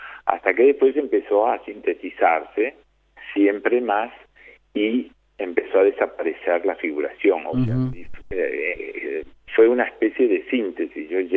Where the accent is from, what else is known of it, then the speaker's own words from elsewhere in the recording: Uruguay; moved away as an adult; also born or lived in Italy; Yo me fui prácticamente del Uruguay como pintor, y el camino de la escultura lo fui descubriendo en Italia. Había hecho algunas cosas en Uruguay